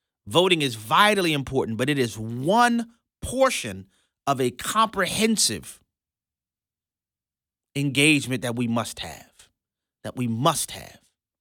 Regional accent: New Orleans, Louisiana, United States; I can tell you very plainly from growing up in New Orleans, Louisiana, where we have centuries of Democrat government rule

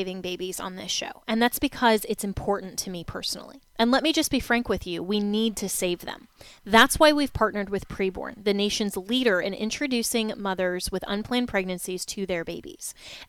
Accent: Florida, United States; Thank goodness Governor DeSantis was elected here in my home state, you know, back in 2018. Otherwise, we might have lost Florida.

